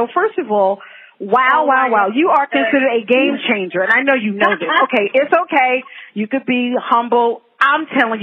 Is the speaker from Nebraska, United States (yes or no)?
no; New York, United States; Because, you know, being a New Yorker, girl, listen to me.